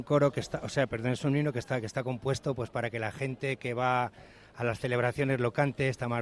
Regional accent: Madrid, Community of Madrid, Spain; para mí como madrileño, pues más.

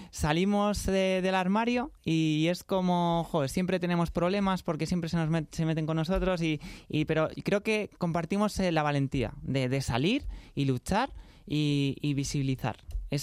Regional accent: Pozuelo de Alarcón, Community of Madrid, Spain; born there; Yo nací en Pozuelo Alarcón, ¿no? En Pozuelo Alarcón ya sabemos que es una ciudad, pues bueno, la gente es mucho más de derechas, mucho más cerrada, conservadora

